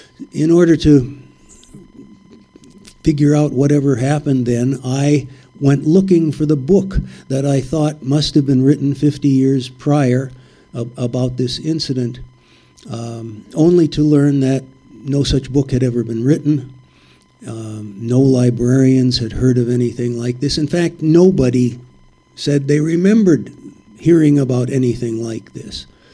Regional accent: Duluth, Minnesota, United States; moved away as an adult; And I was born and raised in Duluth. I spent my first 25 formative years there.

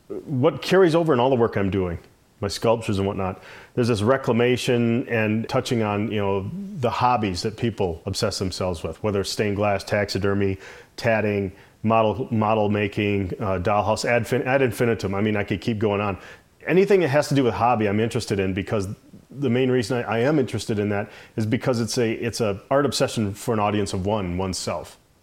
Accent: Pilot Mound, Minnesota, United States; I'm an artist, and I'm from Pilot Mound, Minnesota.

